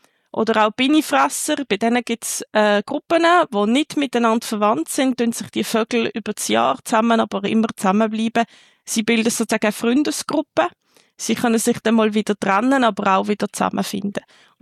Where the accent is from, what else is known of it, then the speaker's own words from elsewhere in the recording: Switzerland; Bei uns in der Schweiz oder auch international, da gibt es noch sehr viele Fragen zu beantworten.